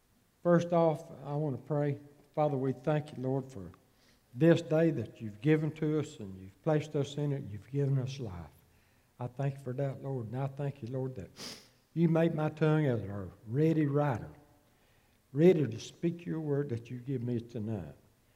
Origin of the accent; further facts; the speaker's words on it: Grady County, Georgia, United States; also born or lived in Mitchell County / Albany; I was born here in Grady County. I was raised here. I moved away for a little while. Lived up in Mitchell County some. Lived up in Albany a while.